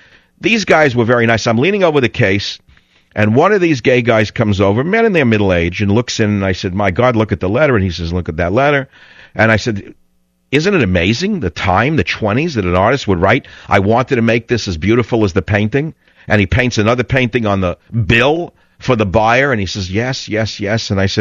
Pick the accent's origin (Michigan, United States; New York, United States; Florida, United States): New York, United States; born or raised there; now in San Francisco, United States